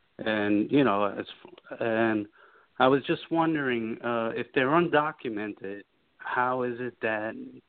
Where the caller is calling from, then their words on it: West New York, New Jersey, United States; I'm calling from the West New York area.